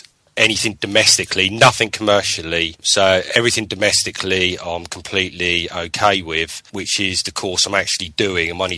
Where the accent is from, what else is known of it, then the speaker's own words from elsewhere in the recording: Portsmouth, South East England, United Kingdom; I'm on the electrical training course on week 3 and I come from Portsmouth.